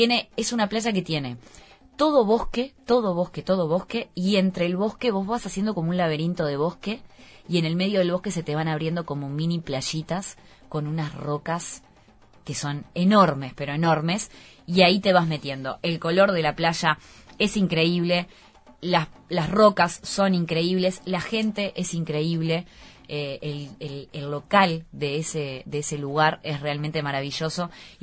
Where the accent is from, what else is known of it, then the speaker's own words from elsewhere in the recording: Uruguay; vengo desde Uruguay, desde muy lejos.